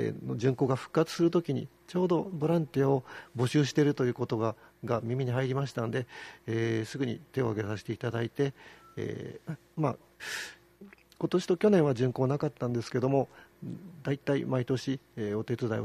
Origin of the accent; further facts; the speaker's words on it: Tokyo, Japan; now in Kyoto, Japan; 私、まあ、東京生まれ東京育ちなんですけども何度か引っ越ししておりますので地元っていうものを持ってないんですね、